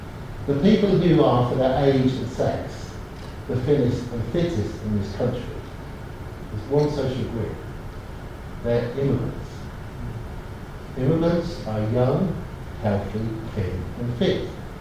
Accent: England, United Kingdom; I'm English

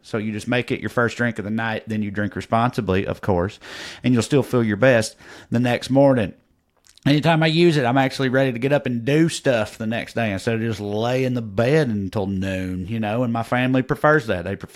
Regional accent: Tennessee, United States; a Jewish couple back in my home state of Tennessee

